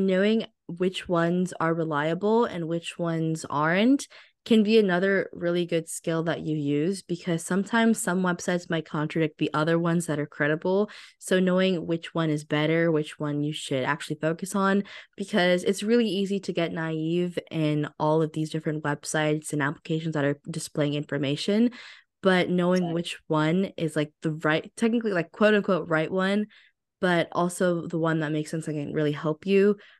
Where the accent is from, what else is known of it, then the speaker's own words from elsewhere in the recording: California, United States; I'm from the Bay Area myself, and I know that people are pretty privileged here.